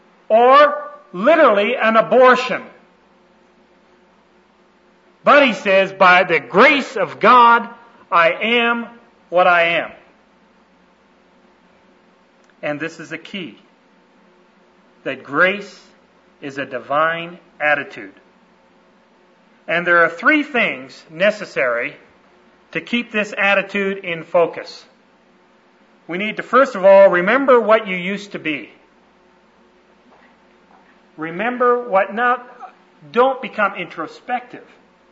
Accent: Canada; When I was growing up in Canada

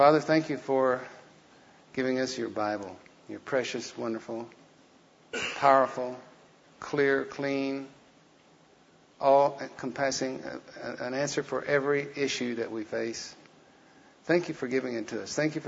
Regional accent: Chickasha, Oklahoma, United States; That's the way we whistle in Chickasha. I grew up in Chickasha. I learned how to whistle like that over there.

